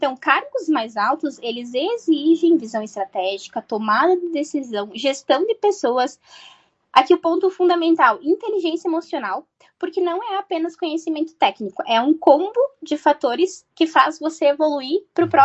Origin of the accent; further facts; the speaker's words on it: Lagoa Vermelha, Rio Grande do Sul, Brazil; now in Caxias do Sul, Brazil; eu sou conterrânea de Lagoa Vermelha, né? Então, natural é de Lagoa Vermelha, porém hoje eu resido aqui em Caxias do Sul.